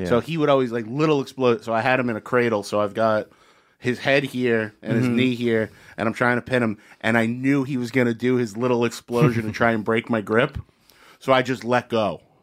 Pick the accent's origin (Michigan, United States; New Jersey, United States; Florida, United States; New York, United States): New Jersey, United States; Secaucus; because I grew up in Secaucus, which is in between Jersey City and North Bergen.